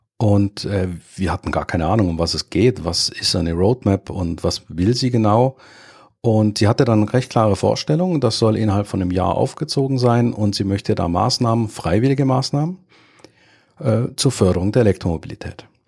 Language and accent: German; Germany; now in Switzerland; Wie man meinen Akzent anhört, komme ich ursprünglich aus Deutschland, lebe aber seit über 20 Jahren in der Schweiz